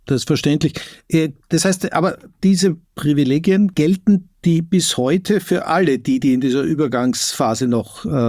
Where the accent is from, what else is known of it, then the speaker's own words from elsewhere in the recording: Austria; frage als Österreicherin und Muttersprache Deutsch